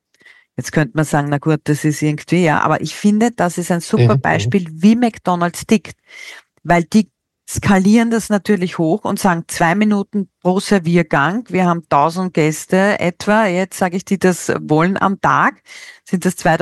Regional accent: Austria; In Deutschland ist er relativ groß, glaube ich, TÜV, ja, das, was es so bei uns in Österreich nicht in der Anzahl gibt

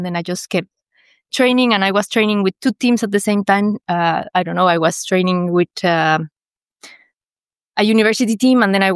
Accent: Mexico; now in Brussels, Belgium; I'm from Mexico originally, but I live in Belgium. I've been living here for almost 5 years. So I'm joining from Brussels right now.

